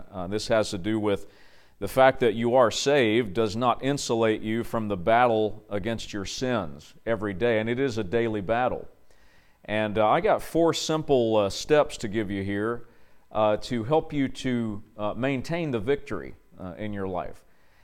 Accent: Tennessee, United States; Oh, by the way, I'm from Tennessee. I might sound like a Yankee, but don't hold that against me.

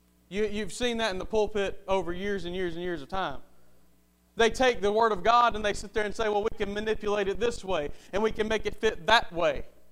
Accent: Millbrook, Alabama, United States; I grew up in a great church. I grew up in Victory Baptist Church in Millbrook, Alabama.

